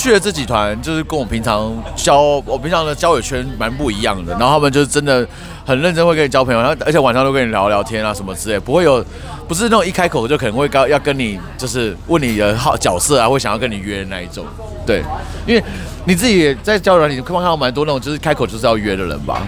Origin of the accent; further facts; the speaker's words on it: Taoyuan, Taiwan; 我是桃园人啊。